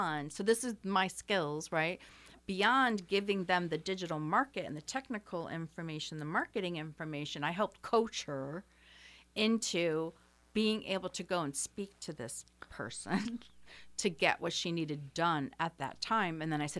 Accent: Gloversville, New York, United States; I'm from Gloversville originally.

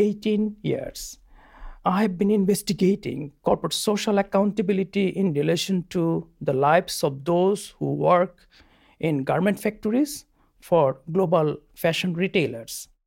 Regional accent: Dhaka, Dhaka Division, Bangladesh; I grew up in Dhaka, the capital of Bangladesh.

